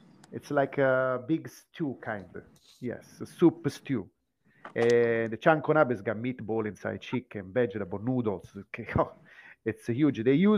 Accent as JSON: {"language": "English", "town": "Kobe", "region": "Hyogo", "country": "Japan", "said": "I'm from Kobe. So, okay. Of course, you know, my wife is from Kobe and I live in Kobe."}